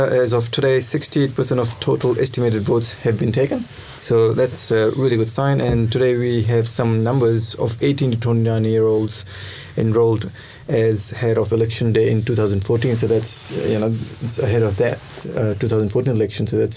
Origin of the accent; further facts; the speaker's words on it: India; one of my favourite foods is actually, believe it or not, even though I'm Indian, is not Indian.